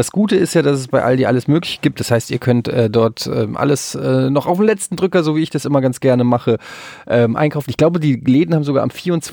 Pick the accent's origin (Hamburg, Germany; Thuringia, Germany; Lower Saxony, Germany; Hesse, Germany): Hesse, Germany; Frankfurt